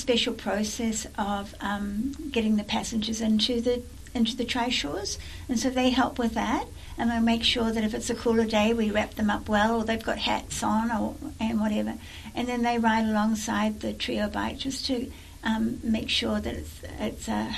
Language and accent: English; New Zealand; moved away as an adult; I grew up in New Zealand, but left when I was 21 years old, and then I was away for about 35 years, but I've volunteered in many countries in the world.